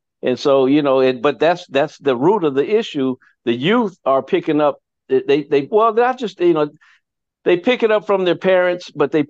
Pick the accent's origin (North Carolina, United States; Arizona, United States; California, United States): California, United States; Compton; you know, I'm from Compton, you know, so I know when I hear something